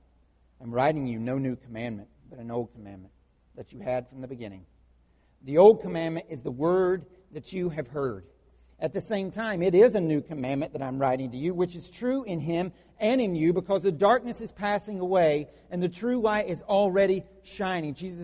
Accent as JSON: {"language": "English", "region": "the South", "country": "United States", "tie": "born or raised there", "said": "So you can't say, yeah, I'm a Christian. I was raised in the South."}